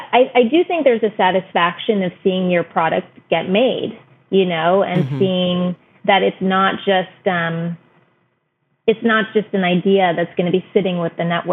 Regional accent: United States; like we were raised in America where we did learn about Christmas.

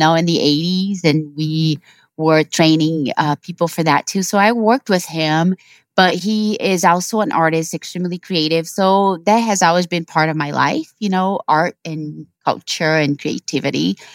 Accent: Brazil; So I was born and raised in Brazil.

